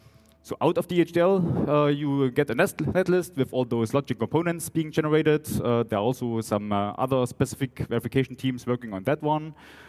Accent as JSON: {"language": "English", "town": "Chemnitz", "region": "Saxony", "country": "Germany", "tie": "born or raised there", "accent": "Saxon", "second_language": "English", "said": "So sorry for that, because I'm coming from Saxony, actually, living in Chemnitz still, born in Chemnitz, grew up in Chemnitz, or Kommarkstadt, whoever knows about that. That's why the accent is still a mixture of Saxon and German"}